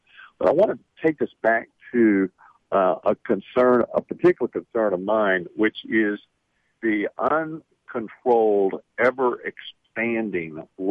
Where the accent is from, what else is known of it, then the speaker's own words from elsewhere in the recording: Fort Worth, Texas, United States; I spend most of my time where I was raised and live in Fort Worth, Texas